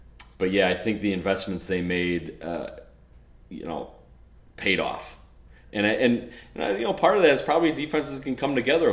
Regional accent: Chicago, Illinois, United States; from Chicago, Illinois.

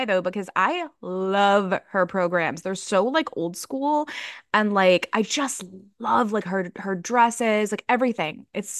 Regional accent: United States; I'm American. We didn't study geography.

